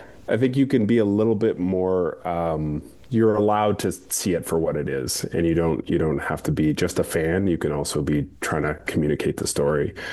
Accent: Vancouver, British Columbia, Canada; Like, I grew up in Vancouver

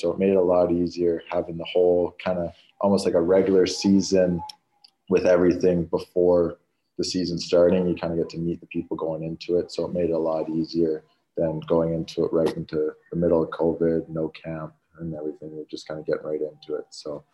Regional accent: North Vancouver, British Columbia, Canada; Obviously, growing up, you're just outside of the city, but you still kind of have that big city feel

